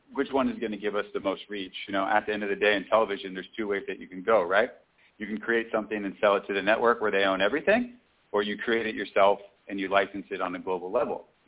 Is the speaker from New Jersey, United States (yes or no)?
no; California, United States; So, and I'm originally from California, so, you know, I grew up going to the mountains there.